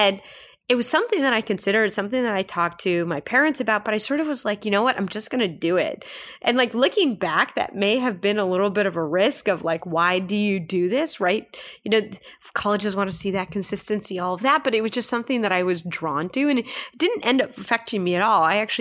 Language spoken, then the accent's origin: English; Minnesota, United States; So I grew up in Minnesota. And, you know, everybody either plays hockey or skates.